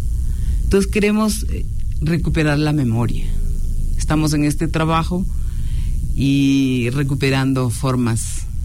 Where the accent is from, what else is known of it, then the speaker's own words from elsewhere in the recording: Ecuador; esa herencia que tenemos como ecuatorianos, como ecuatorianas